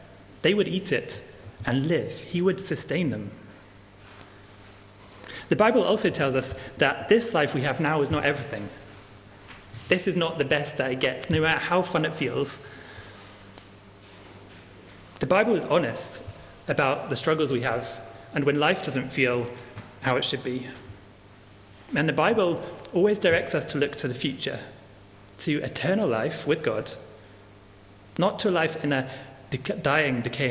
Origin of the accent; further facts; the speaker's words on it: Scotland, United Kingdom; I'm quite scared of snakes, and I grew up in Scotland.